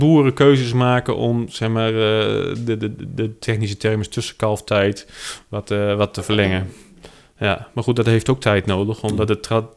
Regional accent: Groningen, Netherlands; we komen uit Groningen

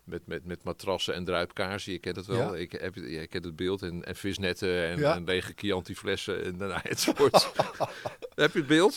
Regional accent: Joure, Friesland, Netherlands; born there; Ja, ik ben in Joure geboren.

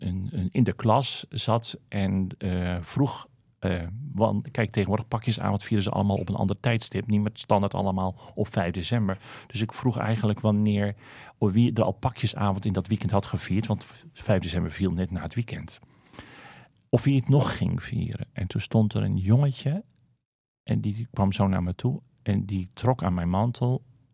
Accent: Rijnsburg, South Holland, Netherlands; dan zeg ik wel eens waar ik vandaan kom, Katwijk, hè, noem ik dan altijd, maar zeg maar, ik ben een onderdeel hoor, Rijnsburg.

